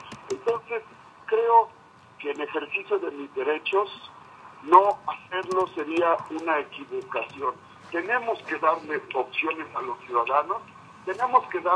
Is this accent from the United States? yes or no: no; Mexico; lo que estoy haciendo es solamente ejercer mi derecho como mexicano